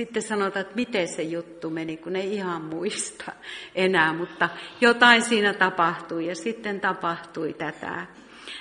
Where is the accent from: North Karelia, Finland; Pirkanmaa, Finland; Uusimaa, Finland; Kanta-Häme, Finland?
North Karelia, Finland; Joensuu; kävimme Joensuussa. Siellä aina kun käymme, olen sieltä kotoisin